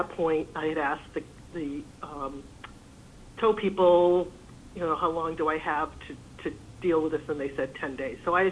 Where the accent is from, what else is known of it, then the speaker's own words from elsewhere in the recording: East Coast, United States; Well, I've only lived here for a short period of time. I'm from the East Coast, and I'm not familiar with the stairs within the driveway setup.